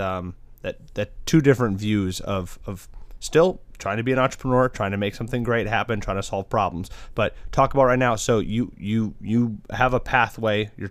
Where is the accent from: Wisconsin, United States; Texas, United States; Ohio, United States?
Wisconsin, United States; I come from Wisconsin. You know, if you have $1 million in Stevens Point, Wisconsin, you have it made.